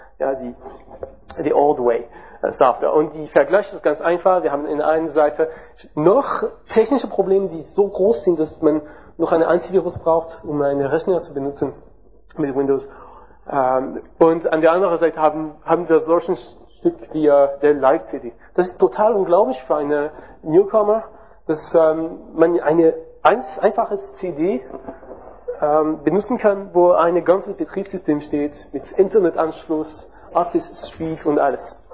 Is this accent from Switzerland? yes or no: no; France; German is a second language; Ich bin Franzose, wie ihr hören könnt